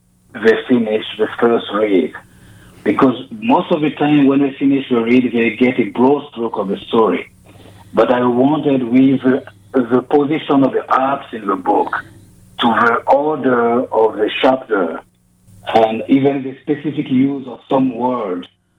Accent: Côte d’Ivoire; first language French; English is a second language; I'm from Ivory Coast. It's called Côte d'Ivoire, and the main language there is French. So I grew up speaking French as my mother tongue. And Ivory Coast in the West Africa.

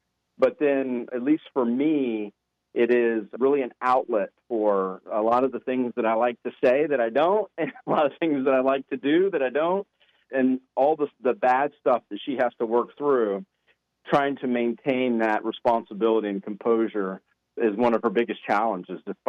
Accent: Texas, United States; for many of us, though, in that South Texas town, we were the first generation to go to college

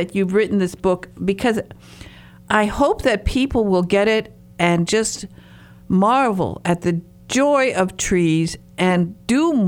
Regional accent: Michigan, United States; I ran wild my entire childhood through the forest. I am from Michigan's northern peninsula, the Upper Peninsula.

